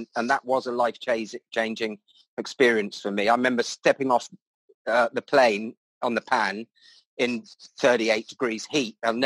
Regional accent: Reading, South East England, United Kingdom; Greenham Common's near Newbury, and I grew up in Reading, which is 10, 15 miles down the road.

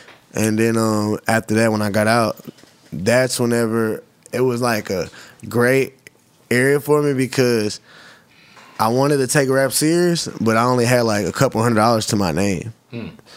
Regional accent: Texas City, Texas, United States; I'm from Galveston County, Texas City.

